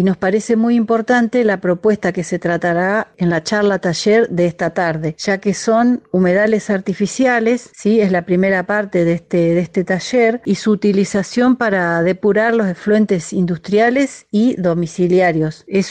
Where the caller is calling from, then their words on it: Concepción del Uruguay, Entre Ríos, Argentina; de la Comunidad de Vecinos por los Humedales del Río Uruguay, de aquí de la ciudad de Concepción del Uruguay